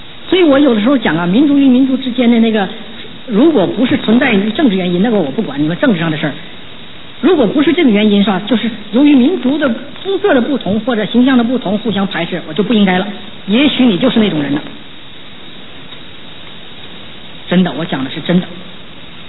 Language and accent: Chinese; China; 所以我们中国人呢，文化表面文化也这个深远呢